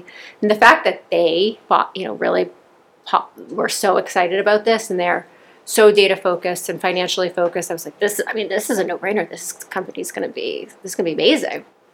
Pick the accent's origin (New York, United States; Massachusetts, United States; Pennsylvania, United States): Massachusetts, United States; Boston; So I'm from Boston, outside of Boston.